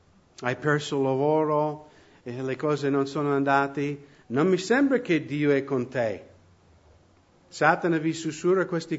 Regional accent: United States; E noi nell'Occidente, specialmente nel mio paese, Stati Uniti, stiamo diventando la generazione che non vuole prendere le proprie responsabilità.

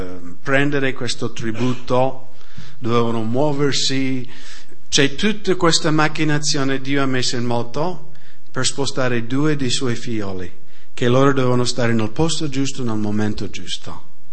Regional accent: United States; Italian is a second language; io vengo dall'America

